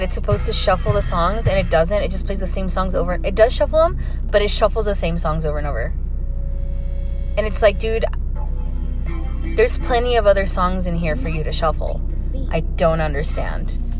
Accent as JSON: {"language": "English", "region": "Texas", "country": "United States", "said": "It's just kind of like people from Texas in general, and I mean that as a Texan."}